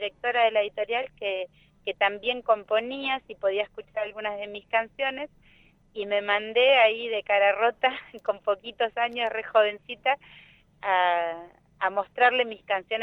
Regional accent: Bahía Blanca, Buenos Aires Province, Argentina; born there; now in Rawson, Argentina; yo soy nacida en Bahía Blanca, y desde chicos a mí me encanta, me gustaba mirar el mapa y la Patagonia

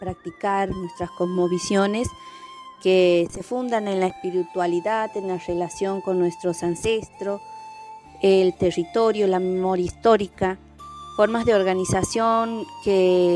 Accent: Pampa Pozo, Santiago del Estero, Argentina; de la comunidad de Pampa Pozo, pueblo originario Vilela, uno de los 6 pueblos que estamos presentes en la provincia de Santiago del Estero.

